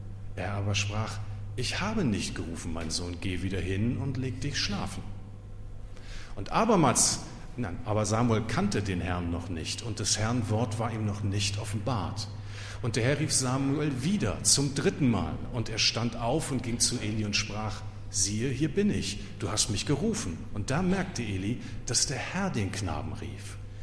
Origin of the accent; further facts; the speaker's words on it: Hamburg, Germany; Ich bin aber tatsächlich auch ursprünglich ein geborener Hamburger. Ich war nur sehr lange in der Diaspora. Ich war ganz woanders, aber geboren bin ich eigentlich in Hamburg-Neuenfelde, ganz im Süden der Stadt in Richtung Altes Land.